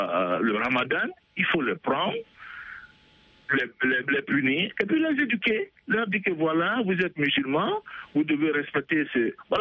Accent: Côte d’Ivoire; je suis ivoirien, né de parents baoulés, et je suis converti à l'islam depuis 1982.

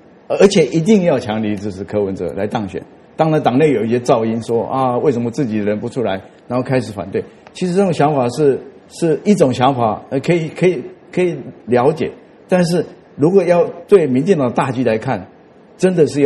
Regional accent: Taipei, Taiwan; 我是台北人啊，但是我没有优越感的啊。

